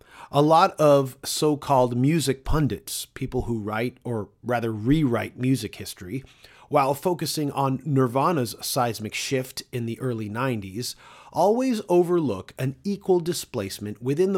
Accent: Toronto, Ontario, Canada; As our adventures and journeys took us further and further from Toronto, it made me love my hometown even more when I'd return.

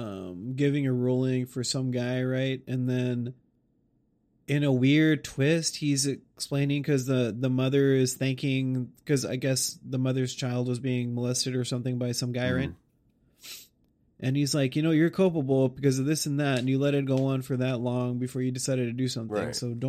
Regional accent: Texas, United States; is not something I think we're familiar with growing up in Texas.

